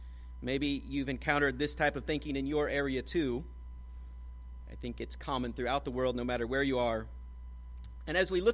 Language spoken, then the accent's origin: English; Greenfield, Illinois, United States; now in Cambodia; I grew up in Illinois, in Greenfield, Illinois, of a town of about 1,100 people, and now I work in a village of about 1,100 people.